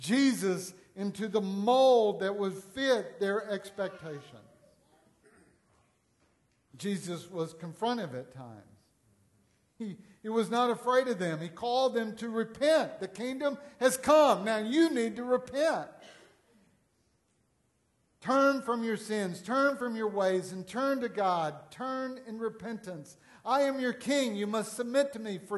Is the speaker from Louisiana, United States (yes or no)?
yes; Louisiana, United States; born there; But I can't say that because I was. I was born a redneck in Louisiana.